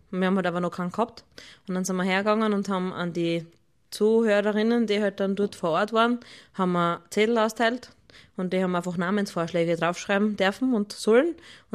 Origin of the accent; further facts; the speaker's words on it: Styria, Austria; ich bin eine gebürtige Weststeirerin und ich darf ein bisschen Klarinetten spielen.